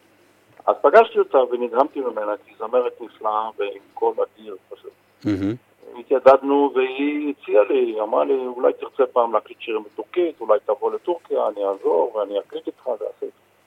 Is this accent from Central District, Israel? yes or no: no; Tel Aviv, Tel Aviv District, Israel; אני נולדתי בשכונת שפירה למשפחה שעלתה מטורקיה